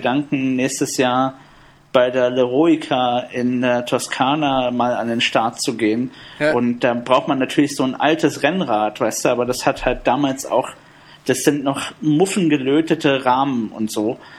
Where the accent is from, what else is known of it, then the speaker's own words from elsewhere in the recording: Berlin, Germany; Ich bin im Südosten von Berlin aufgewachsen. Da gibt es ganz viel Wasser.